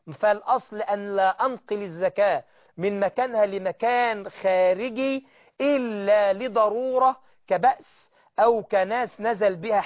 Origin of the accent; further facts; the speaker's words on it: Egypt; زي ما بنقول عندنا في مصر إيده والتراب التصق بالتراب من شدة الفقر